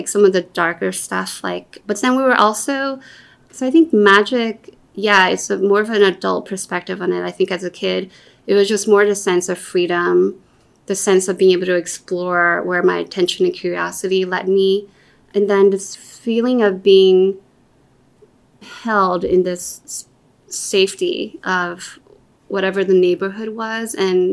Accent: Brazil; where physically I come from is I was born and raised in Brazil. And, you know, I come from Taiwanese parents.

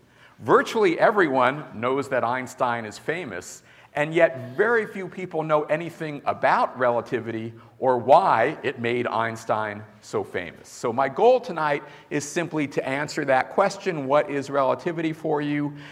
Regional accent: Boulder, Colorado, United States; And we had a pretty big crowd at the one I did in my hometown of Boulder, Colorado.

